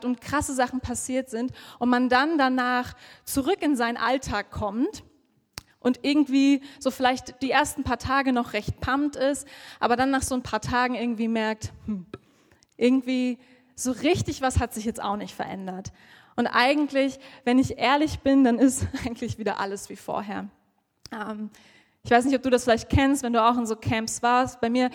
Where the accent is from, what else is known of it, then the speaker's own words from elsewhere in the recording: Cottbus, Brandenburg, Germany; in meiner Heimatstadt in Cottbus, falls irgendwer diese Stadt kennt, so eine kleine Stadt in Brandenburg